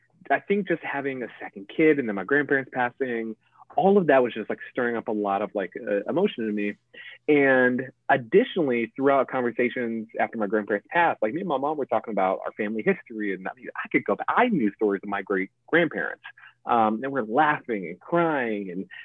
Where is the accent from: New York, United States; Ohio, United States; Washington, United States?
New York, United States; now in California, United States; We're all originally from New York. So we, you know, a couple of years ago, we went back to New York, moved them up to California to be closer to us.